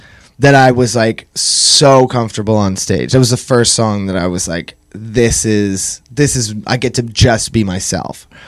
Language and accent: English; Toronto, Ontario, Canada; Like as a kid, I grew up in Toronto in Rexdale